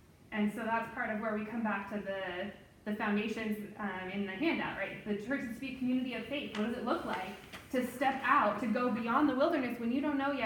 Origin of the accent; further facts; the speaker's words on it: West Coast, United States; I come from the West Coast, so anything over 100 is really old.